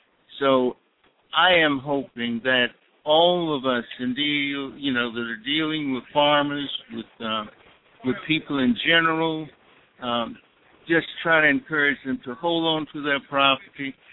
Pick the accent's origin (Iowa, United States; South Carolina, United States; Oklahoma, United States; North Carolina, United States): South Carolina, United States; Ravenel; I am from Ravenel, South Carolina, a small town approximately 5 miles from the city limits of Charleston, South Carolina.